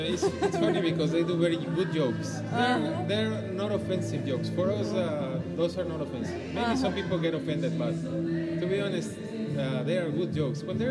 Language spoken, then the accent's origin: English; Mexico City, Mexico; moved away as an adult; now in Japan; I was born in Mexico City.